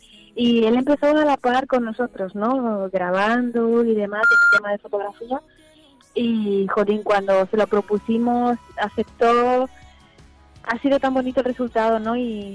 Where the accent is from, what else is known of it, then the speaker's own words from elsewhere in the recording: Seville, Andalusia, Spain; yo ya estoy aquí, mi tierra, que soy de Sevilla.